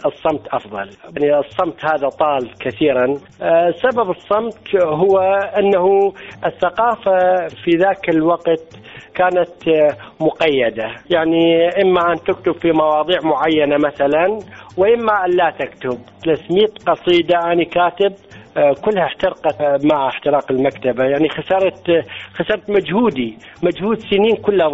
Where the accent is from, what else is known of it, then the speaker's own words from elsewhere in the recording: Saqlawiyah, Anbar, Iraq; أنا ابن فلاح وابن قرية، فلذلك أنا من 75 أنا أكتب الشعر، وكتابتي كانت للطبيعة في منطقة الصقلاوية مثلا، اللي هي قرية من قرى الفلوجة.